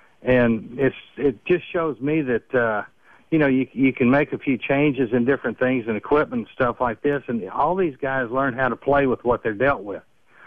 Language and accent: English; Kerrville, Texas, United States; I grew up in Kerrville, Texas.